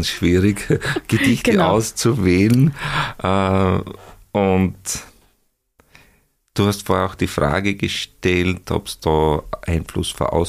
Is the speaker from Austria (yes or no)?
yes; Styria, Austria; ich stamme auch aus der Obersteiermark